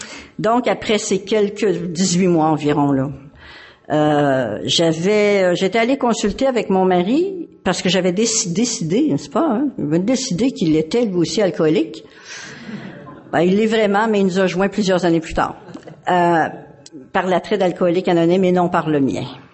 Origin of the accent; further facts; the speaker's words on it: Quebec, Canada; Moi, je viens de la région de Montréal, je suis pas de Montréal même.